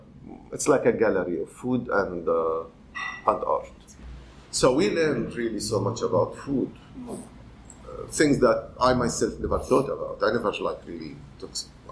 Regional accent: Palestine; I'm Palestinian, born and raised in Palestine.

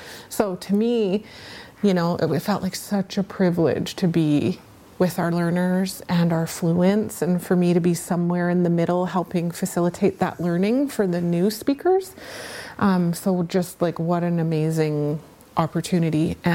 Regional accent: Skidegate, British Columbia, Canada; from Skittigat.

